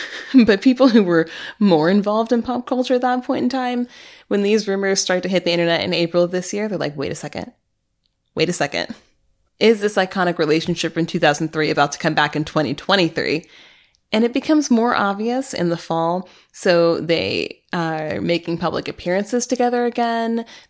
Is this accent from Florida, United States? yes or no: no; St. Louis, Missouri, United States; is a rapper from my hometown of St. Louis